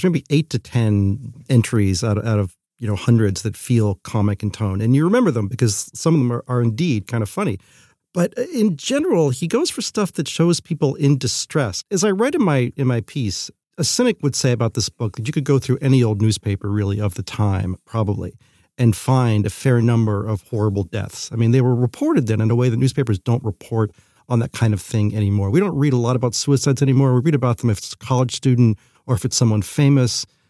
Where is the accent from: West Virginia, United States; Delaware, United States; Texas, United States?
West Virginia, United States; Charleston; also born or lived in Naples, United States; I grew up in two places. I grew up in Charleston, West Virginia, and in Naples, Florida.